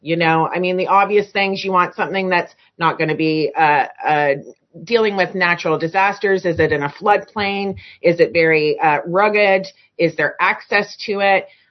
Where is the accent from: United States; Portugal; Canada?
Canada; I'm Canadian.